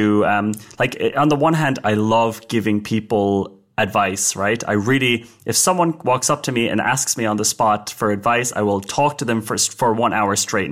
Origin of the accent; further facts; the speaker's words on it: Ireland; By the way, I'm Irish, in case you're confused about my accent.